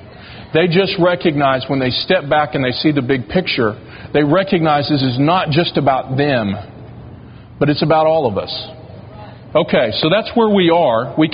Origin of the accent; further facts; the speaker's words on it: Tulsa, Oklahoma, United States; I can remember as a little kid, I grew up in Tulsa, and I remember as a little kid going to a church called Sheridan Assembly of God